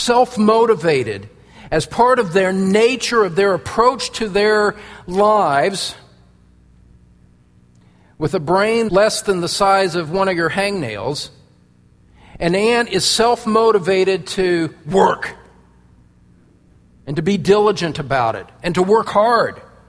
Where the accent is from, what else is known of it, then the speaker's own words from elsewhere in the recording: Midwest, United States; That's what we did growing up in the Midwest.